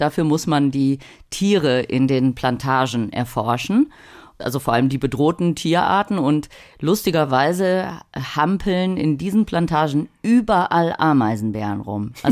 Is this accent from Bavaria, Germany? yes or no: no; North Rhine-Westphalia, Germany; Bei Köln bin ich groß geworden